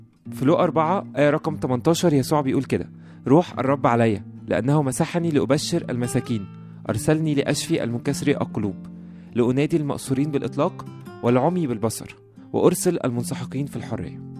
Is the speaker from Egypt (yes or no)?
yes; Egypt; يعني زي مثلا عندنا في مصر في حاجات كتيرة قوي